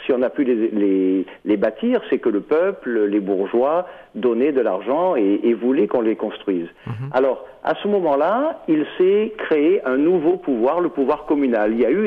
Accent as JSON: {"language": "French", "town": "Marseille", "region": "Provence-Alpes-Côte d'Azur", "country": "France", "said": "Voilà, je le dis à vos auditeurs, nous sommes Marseillais, provençaux."}